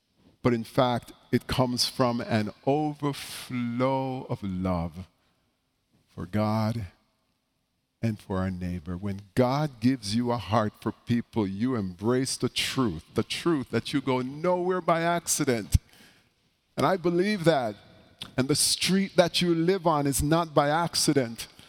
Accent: Jamaica; When I was growing up in Jamaica, our church used to sing a song.

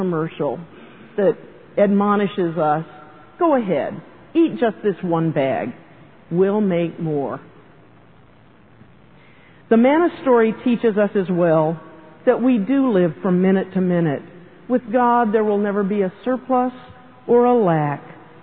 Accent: Key West, Florida, United States; But growing up in Key West, Florida in the late 50s, I remember the Bread Man.

